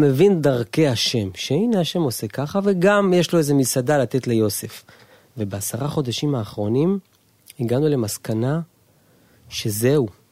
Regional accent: Bnei Brak, Central District, Israel; בוודאי, גדלתי, ועוד גדלתי בבני ברק, ככה

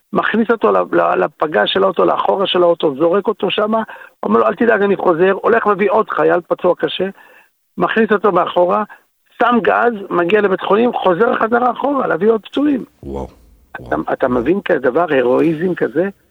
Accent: United States; I'm proud to be a Jew, I'm proud to be Israeli, I'm proud to be American. אני אמריקאי

